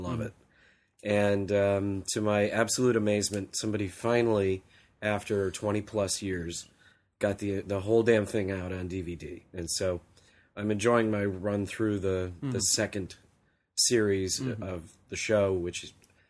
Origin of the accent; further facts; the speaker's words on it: Los Angeles, California, United States; And since I'm from Los Angeles, where it's summer right now, I usually come in ill-prepared for the effects of the weather.